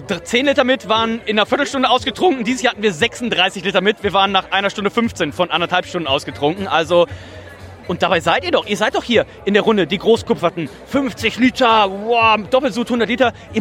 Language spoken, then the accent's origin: German; Hamburg area, Germany; ich wollte immer schon mal brauen und ich komme aus dem Speckgürtel von Hamburg